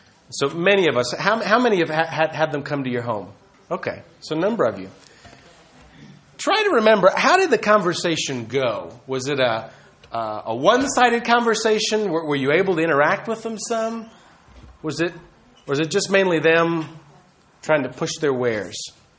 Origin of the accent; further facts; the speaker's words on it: United States; now in Italy; I'm a believer from the States who've come to Italy to evangelize.